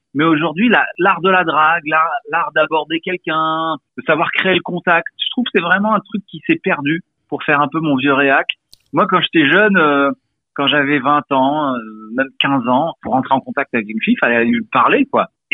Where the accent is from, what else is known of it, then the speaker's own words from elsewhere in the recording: Morocco; j'ai grandi au Maroc, j'ai connu des canicules.